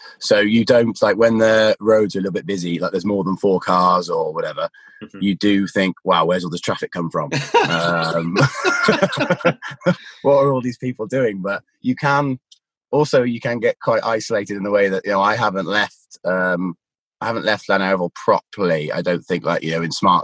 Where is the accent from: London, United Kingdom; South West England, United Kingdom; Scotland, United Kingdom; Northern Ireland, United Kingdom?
South West England, United Kingdom; Cheltenham; accent: Gloucestershire; So I was born in Stroud in Gloucestershire, and then I grew up in Cheltenham and Gloucester, really. So that's probably why my accent yo-yos between Gloucestershire and maybe pompous arsehole Cheltenham. I can say that because I'm from Cheltenham.